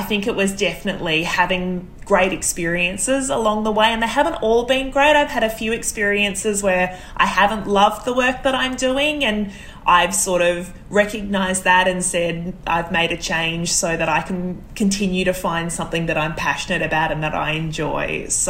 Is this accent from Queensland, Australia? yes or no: no; Melbourne, Victoria, Australia; So, I live in Melbourne, Australia. I'm 35 years old. I grew up in Melbourne, did all of my schooling here, did my university here.